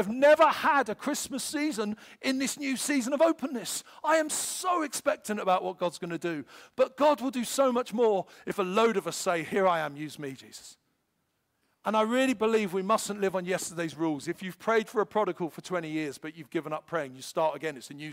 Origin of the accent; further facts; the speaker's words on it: United Kingdom; Forgive me, I can't do Z, I'm British.